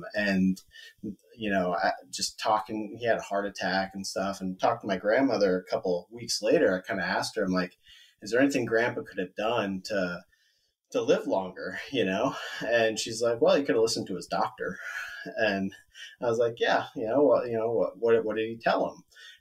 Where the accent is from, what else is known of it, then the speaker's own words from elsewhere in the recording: Iowa, United States; now in Kansas City, United States; I'm a transplant. I'm originally from Iowa, and so I've been down here for the last 11 years or so and love it down here in Kansas City.